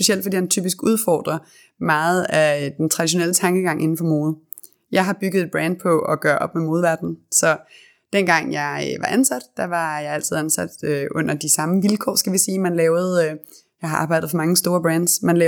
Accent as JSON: {"language": "Danish", "town": "Copenhagen", "region": "Capital Region of Denmark", "country": "Denmark"}